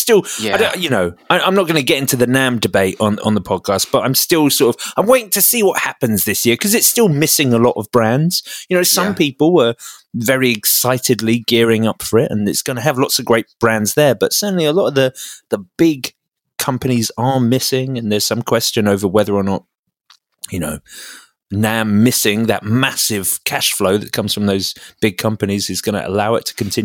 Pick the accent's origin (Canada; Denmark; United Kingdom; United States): United Kingdom; England; I'm very English and European.